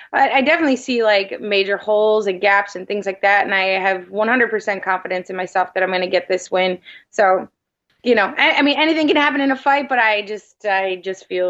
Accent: Midwest, United States; I think we're both from Midwest, that sort of thing.

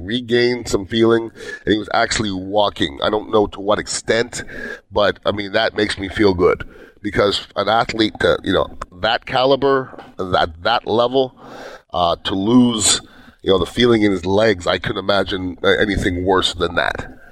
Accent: Montreal, Quebec, Canada; I mean, I'm from Montreal, from Canada.

